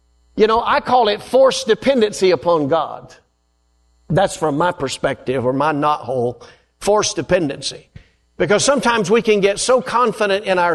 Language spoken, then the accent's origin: English; North Carolina, United States; accent: North Carolina; also born or lived in Vermont; many years, my wife and I pastored for 34 years and pioneered two churches in North Carolina. That's my accent, North Carolina.